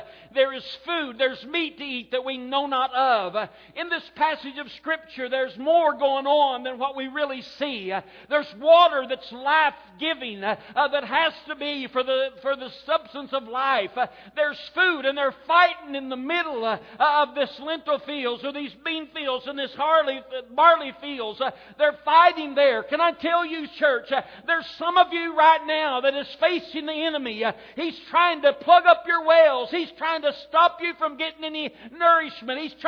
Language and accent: English; Arkansas, United States; I don't know about you, but I'm from Arkansas.